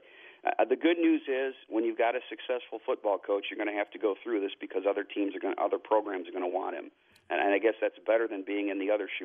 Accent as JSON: {"language": "English", "town": "Buffalo", "region": "New York", "country": "United States", "said": "I'm from Buffalo, so I'm used to outdoor cold football."}